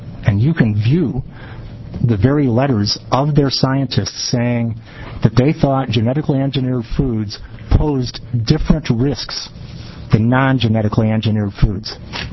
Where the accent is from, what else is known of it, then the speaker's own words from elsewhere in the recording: Durham, Oregon, United States; I'm from Durham, Oregon.